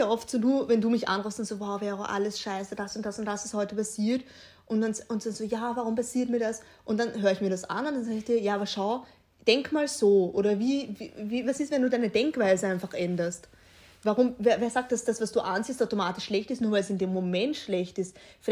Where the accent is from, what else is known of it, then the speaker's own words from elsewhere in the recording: Vienna, Austria; wo zum Beispiel in Florisdorf gerade, wo ich herkomme, am Bahnhof